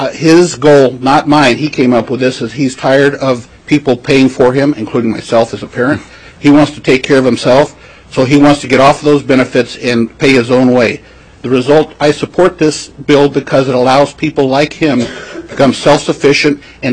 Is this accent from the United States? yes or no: yes; Fairbanks, Alaska, United States; I'm from Fairbanks, Alaska.